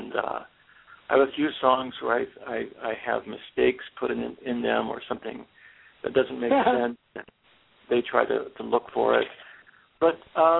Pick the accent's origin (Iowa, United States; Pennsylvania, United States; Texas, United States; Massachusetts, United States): Iowa, United States; Oh, at first, just around the family, it would be like Broadway musicals and choir stuff. But then, as I started listening to the radio, there was KIOA in Des Moines was just a pop station.